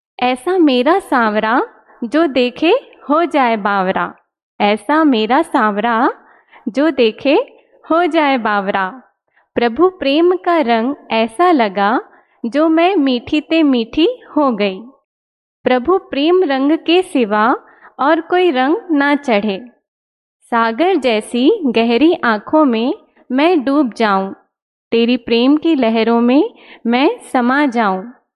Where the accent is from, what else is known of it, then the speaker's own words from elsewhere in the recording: Bilaspur, Chhattisgarh, India; मैं बिलासपुर छत्तीसगढ़ से हूँ